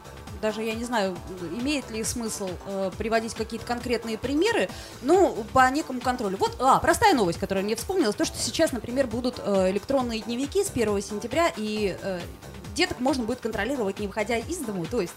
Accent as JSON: {"language": "Russian", "region": "Saint Petersburg", "country": "Russia", "said": "Мы тоже петербуржцы и любим северную столицу"}